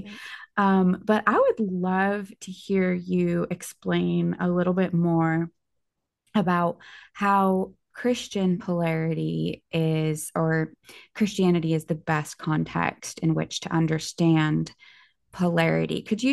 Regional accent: California, United States; for those listening who might not know, I grew up in the Bay Area. I'm 37.

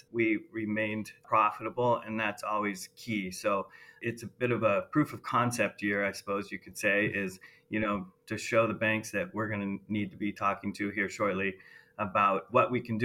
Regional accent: Wenatchee, Washington, United States; I grew up in Wenatchee, Washington at Mission Ridge. My parents, it's funny, my parents did not ski. We just lived up that Schoolchuck Valley.

